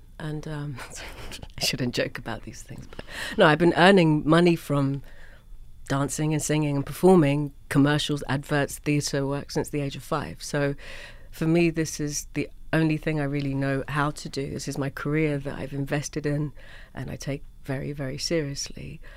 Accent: London, United Kingdom; I am a proud Londoner, though, but my city's changed a lot.

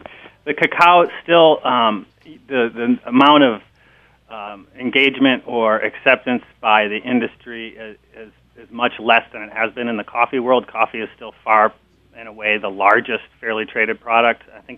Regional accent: Minneapolis, Minnesota, United States; Well, I grew up in the Midwest, which is I grew up actually in Minneapolis

